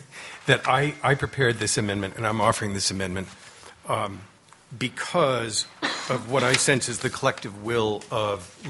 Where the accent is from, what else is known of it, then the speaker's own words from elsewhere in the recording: Anchorage, Alaska, United States; It occurs to me that there are Alaska Permanent Fund Corporation workers who've settled into my hometown of Anchorage